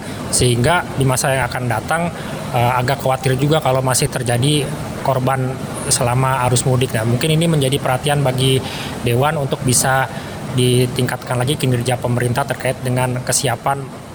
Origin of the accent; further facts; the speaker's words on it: Pemalang, Central Java, Indonesia; now in Depok, Indonesia; Saat ini saya tinggal di kota Depok. Ya, pada tahun ini saya mudiknya ke kampung saya di kota Pemalang, Jawa Tengah.